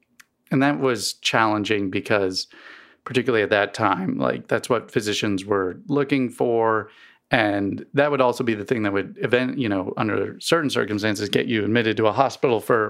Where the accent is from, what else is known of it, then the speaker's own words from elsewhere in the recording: East Coast, United States; I grew up on the East Coast and never really had allergies until I moved to Missouri.